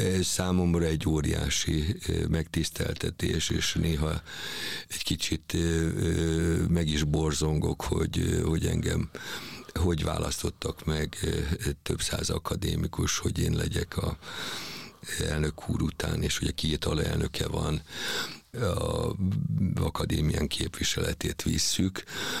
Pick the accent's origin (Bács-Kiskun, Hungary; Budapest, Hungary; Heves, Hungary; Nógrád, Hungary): Budapest, Hungary; Én pesti srác vagyok, vagyis hát én itt nőttem fel Budapesten, de 45 évig ugye a Győri Balettnek voltam a tagja, én már vidéki vagyok, én egy vidéki ember vagyok.